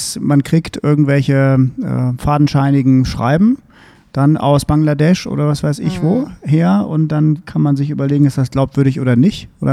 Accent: Düsseldorf, North Rhine-Westphalia, Germany; Also ich komme ja aus Düsseldorf

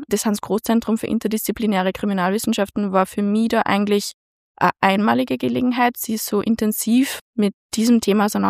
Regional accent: Ottensheim, Upper Austria, Austria; In Ottensheim.

